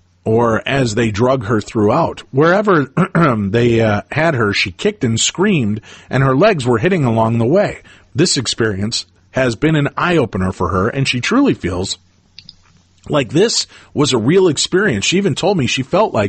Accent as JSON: {"language": "English", "town": "Holbrook", "region": "Arizona", "country": "United States", "tie": "born or raised there", "said": "I spent a good amount of my childhood years growing up in Holbrook, Arizona."}